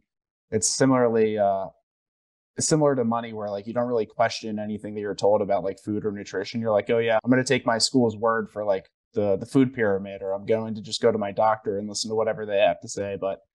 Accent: United States; I think growing up in the United States, where we benefited from the global reserve currency for about 100 years now

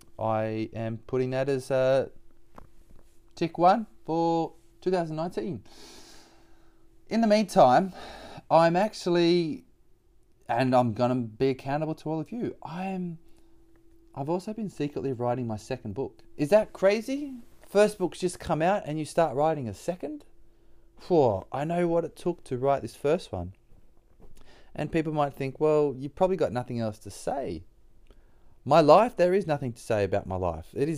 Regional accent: Bathurst, New South Wales, Australia; I will be going back to my hometown, which is Bathurst. Big shout out to Bathurst in New South Wales Central West, which is, if you don't know, 3.5 hours northwest of Sydney, roughly.

